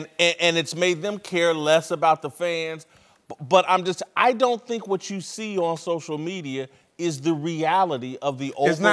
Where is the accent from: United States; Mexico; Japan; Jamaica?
United States; Indianapolis, Indiana; also born or lived in Kansas City; now in Los Angeles, United States; I'm from Indianapolis.